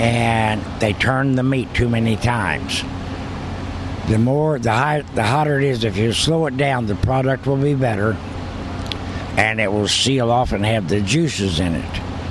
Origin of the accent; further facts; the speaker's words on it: Murfreesboro, Illinois, United States; And started a contest in Murfreesboro, my hometown, down in southern Illinois.